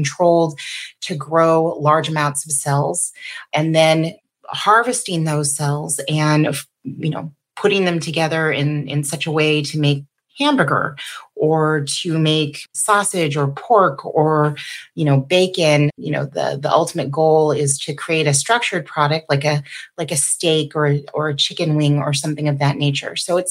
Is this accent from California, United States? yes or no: yes; Sacramento, California, United States; I am calling in from Sacramento, California, and yeah, that's where I come from.